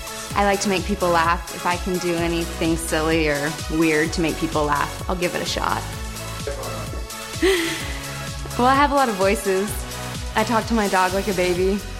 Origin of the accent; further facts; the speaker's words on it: Arizona, United States; also born or lived in Utah; I was born in Utah, raised in Arizona my whole life, and I started dancing when I was 9.